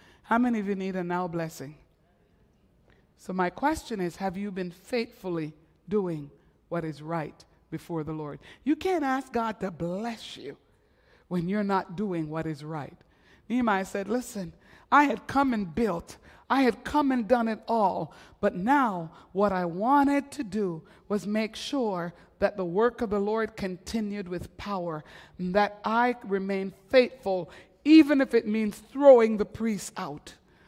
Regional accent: Montreal, Quebec, Canada; I'm from Montreal.

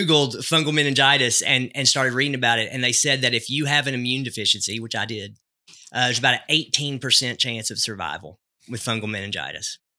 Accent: Ivinsville, Kentucky, United States; also born or lived in Northwest Tennessee; Born and raised in Ivinsville, Kentucky, pastored for 7 years here in Hayden at First Baptist Hayden. Spent the last 10 years up in Northwest Tennessee trying to evangelize Vol fans.

